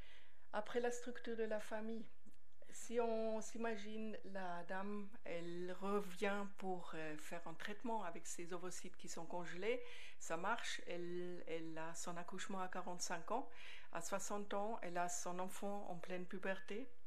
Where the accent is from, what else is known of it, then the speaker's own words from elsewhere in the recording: Switzerland; mais ici en Suisse, c'est vraiment la femme